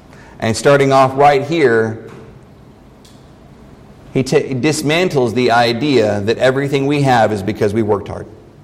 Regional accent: Texas, United States; it was very difficult for me as a Texan to kind of work through that.

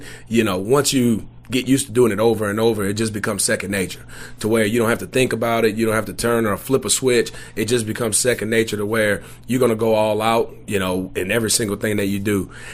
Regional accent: New Orleans, Louisiana, United States; now in Mobile, United States; being down here in Mobile, I'm actually from New Orleans.

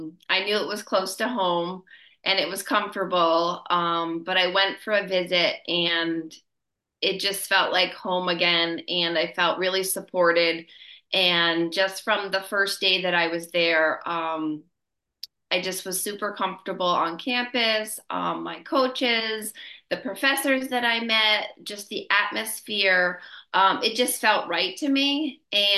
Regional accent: Grand Gorge, New York, United States; As you know, I came from Stanford, a K-12 school, very small. Grew up in an even smaller town, Grand Gorge

